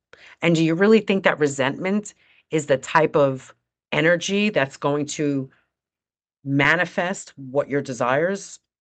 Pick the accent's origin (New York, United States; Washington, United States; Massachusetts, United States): New York, United States; accent: New York; My New York accent, huh? I know people get a kick out of me teaching spirituality with my New York accent.